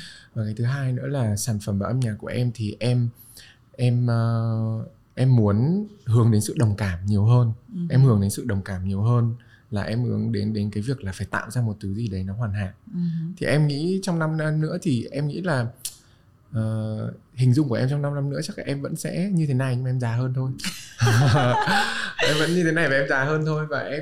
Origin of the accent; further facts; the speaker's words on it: Hanoi, Vietnam; em là người sinh ra và lớn lên ở Hà Nội